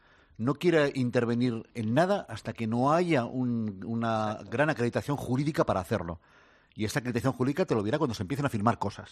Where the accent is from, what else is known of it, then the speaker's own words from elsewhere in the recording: Spain; somos así los españoles